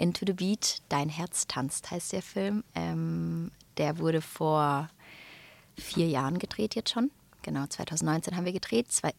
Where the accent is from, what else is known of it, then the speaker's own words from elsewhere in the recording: Stuttgart, Baden-Württemberg, Germany; Sven aus meiner Heimat Stuttgart kam